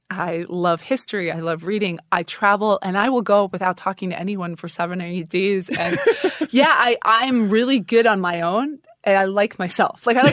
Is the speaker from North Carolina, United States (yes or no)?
no; New York, United States; like I grew up a Lutheran. But you know, when you get older, it's like I go on Christmas and Easter. I'm from New York, so it's different down here in the South.